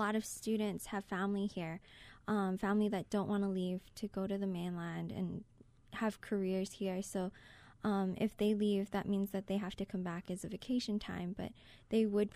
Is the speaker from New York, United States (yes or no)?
no; Keaau, Hawaii, United States; growing up in Keauʻu, as one of the underprivileged people there, it was difficult